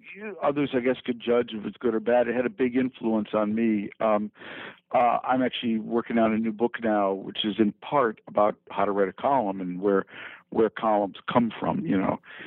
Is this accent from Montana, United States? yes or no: no; Minnesota, United States; Because you wouldn't really understand my column if you didn't understand that I grew up in Minnesota in a time and a place where politics really worked.